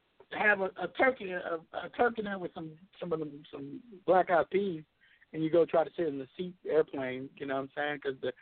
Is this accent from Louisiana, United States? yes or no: yes; Louisiana, United States; See, I grew up in Louisiana, and so I'm just used to eating some good food.